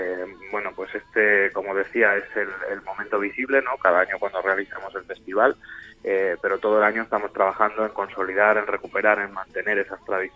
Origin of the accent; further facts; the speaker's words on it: Pedro Bernardo, Castile and León, Spain; en concreto en Pedro Bernardo, de donde soy yo